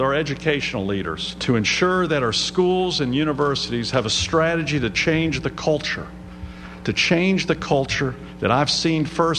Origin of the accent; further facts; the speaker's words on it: Charlotte, North Carolina, United States; can you start on I-85 and I-77 interchange in Charlotte, my hometown?